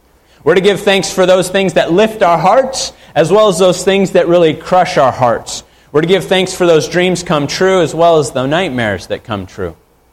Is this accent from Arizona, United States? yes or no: yes; Arizona, United States; I grew up in Arizona. Everything is brown out there.